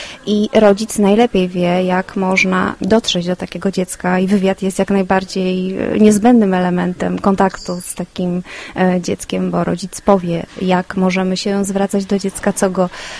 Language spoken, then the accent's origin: Polish; Opole, Opole Voivodeship, Poland; A tutaj, ponieważ jesteśmy z Opola, mamy pod ręką takie przyjazne miejsce.